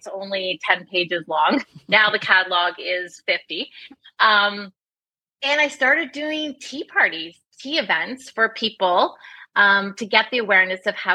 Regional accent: Canada; I'm from Canada.

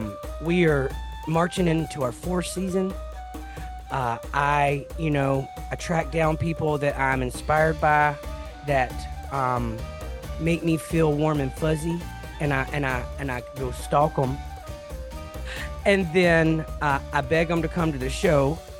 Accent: Mississippi, United States; I kept it because I'm from Mississippi, and we were just so excited.

